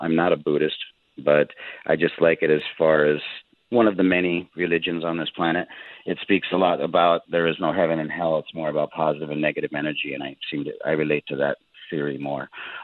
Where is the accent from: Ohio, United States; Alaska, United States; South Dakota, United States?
South Dakota, United States; I grew up Catholic in South Dakota, going to church every Sunday, and I was an altar boy